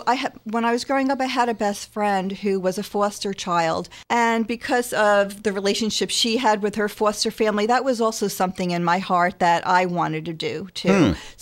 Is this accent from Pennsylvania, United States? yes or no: no; New York, United States; Okay, well, I grew up in New York, in Rockland County